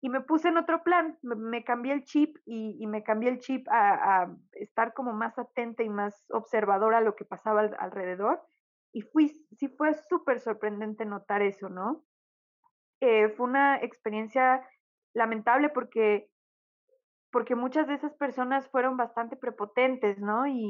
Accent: Mexico; nosotros mismos como mexicanos, luego menospreciamos a los otros mexicanos solo por ser de provincia

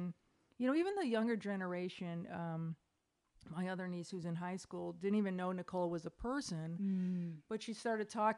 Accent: East Coast, United States; I'm from the East Coast, and I was visiting family

